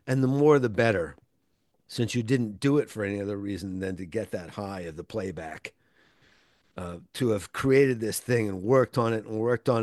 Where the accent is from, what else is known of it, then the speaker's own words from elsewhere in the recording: New Jersey, United States; There were no record stores where I grew up in New Jersey in the late 60s.